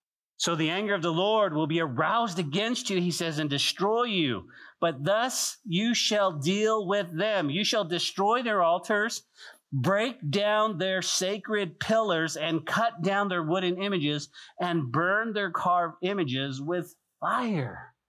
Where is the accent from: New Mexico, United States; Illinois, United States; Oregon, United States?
New Mexico, United States; Santa Fe; growing up in Santa Fe and in the mountains, we would go fishing and we'd find these great little creeks